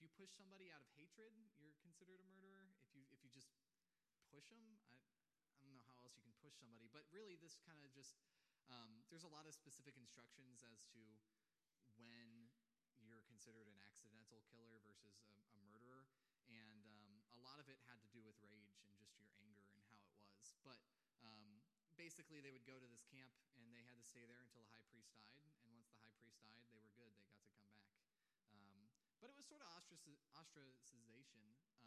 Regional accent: United States; as I think about growing up in American culture, where there's always this like, oh, you know, we're so over-sexualized now

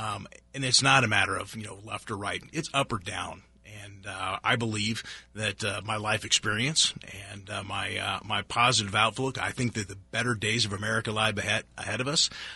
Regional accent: Seattle, Washington, United States; So I'm the product of a lifelong or, you know, generational family of Seattle police officers.

